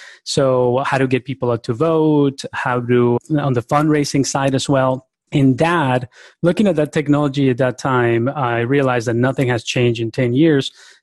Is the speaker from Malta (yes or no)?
no; Cundinamarca, Colombia; also born or lived in New York, United States; I was born in New York, raised in the outskirts of Bogota, Colombia.